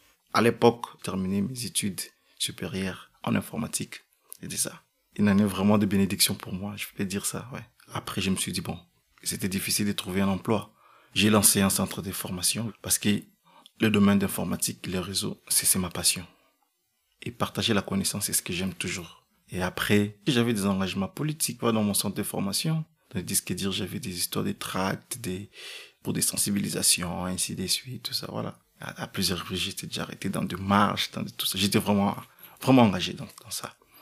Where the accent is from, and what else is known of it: DR Congo